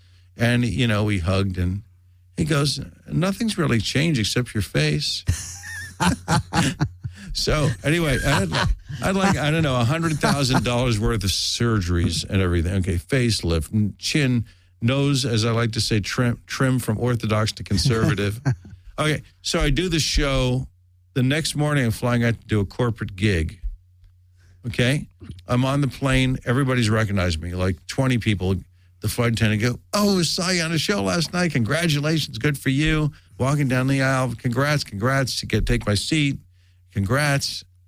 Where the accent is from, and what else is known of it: New York, United States; born or raised there; also born or lived in Montreal, Canada